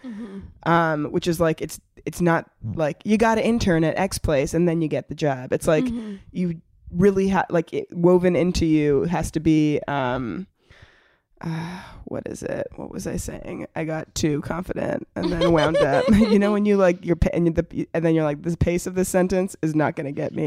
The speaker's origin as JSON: {"language": "English", "town": "Toronto", "region": "Ontario", "country": "Canada", "tie": "born or raised there", "said": "I grew up in Toronto, which was very multicultural, but I definitely grew up feeling like embarrassed about my brown side because I didn't read as brown."}